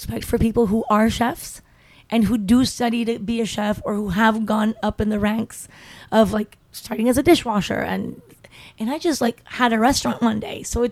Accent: Tepoztlán, Morelos, Mexico; when I was growing up in Tepoztlán, nobody could believe that my father was cooking.

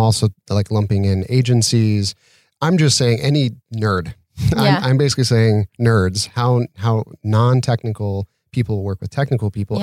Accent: Utah, United States; moved away as an adult; now in Santa Monica, United States; Utah, like nowhere land.

